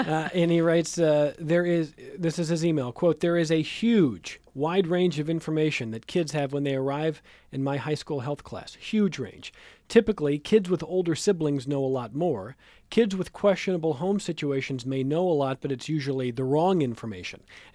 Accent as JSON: {"language": "English", "country": "United States", "said": "And what concerns me as a parent, and just me as an American"}